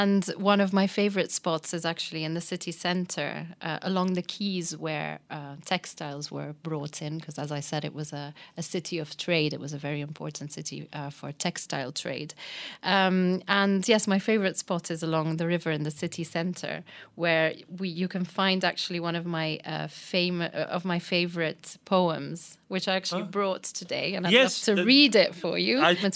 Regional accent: Ghent, Flanders, Belgium; I was born and raised in Ghent, but I studied in Brussels.

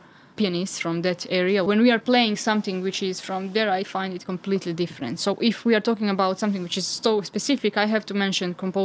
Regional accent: Belgrade, Serbia; English is a second language; So, as you said, I'm coming from Belgrade. There I graduated on Belgrade University.

